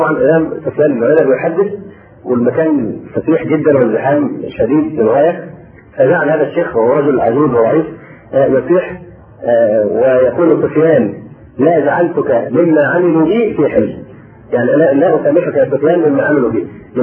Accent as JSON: {"language": "Arabic", "country": "Egypt"}